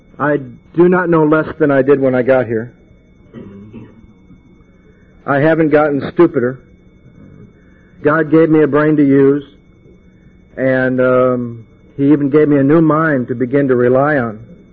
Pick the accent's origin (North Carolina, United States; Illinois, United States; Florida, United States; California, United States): California, United States; Santa Monica; I'm from Santa Monica.